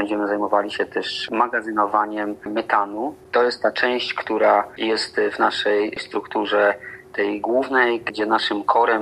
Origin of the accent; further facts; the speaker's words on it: Subcarpathian Voivodeship, Poland; now in Warsaw, Poland; dzień funkcjonuję w Warszawie, spółka giełdowa też tutaj główne życie się odbywa, to rodzinnie pochodzę z Podkarpacia.